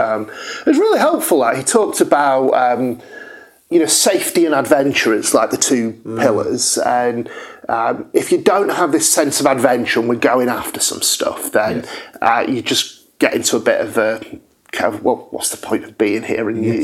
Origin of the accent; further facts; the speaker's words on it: United Kingdom; we are learning to think the best as white British people of people of other cultures